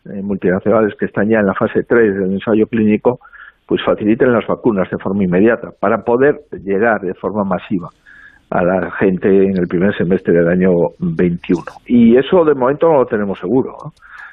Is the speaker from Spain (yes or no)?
yes; Galicia, Spain; lo que somos los gallegos, ¿no? Un pueblo que sabe lo que es salir de casa y por tanto también sabemos lo que es recibir en nuestra casa.